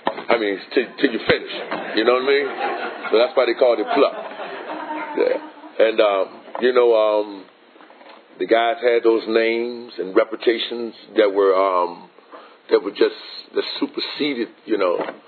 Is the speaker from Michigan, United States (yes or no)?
no; Richmond, Virginia, United States; I come from the inner city of Richmond. I come from Creighton Court. They call them projects, or in a more general word, I come from the ghetto.